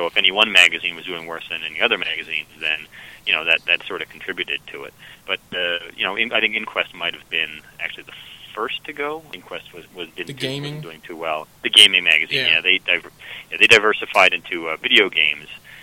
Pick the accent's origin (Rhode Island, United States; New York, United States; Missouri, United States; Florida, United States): Rhode Island, United States; I grew up in Rhode Island for a big chunk of it, and my dad actually knew a lot of people who worked at Hasbro.